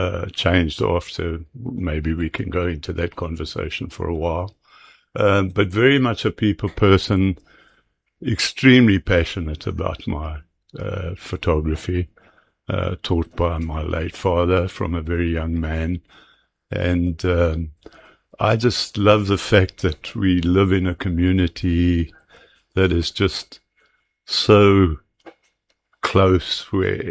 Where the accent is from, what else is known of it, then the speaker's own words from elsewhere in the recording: Welkom, Free State, South Africa; also born or lived in Johannesburg; born in Johannesburg at the Oxford Nursing Home in Emerentia. My parents lived in Parkhurst, I think it was, or Parktown. And at the age of 7, my dad was transferred to Welkom in the Free State. and I attended a dual medium school there.